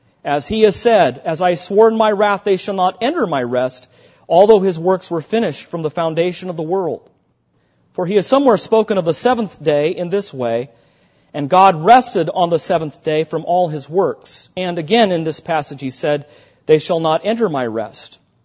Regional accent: California, United States; Well, I was from California.

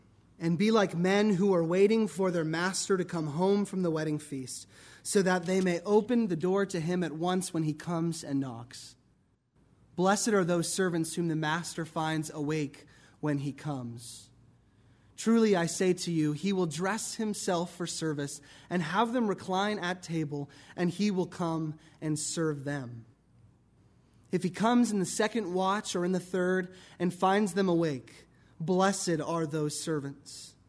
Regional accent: Washington, United States; And in my home state of Washington, a grand fireworks show will occur at the Space Needle in Seattle.

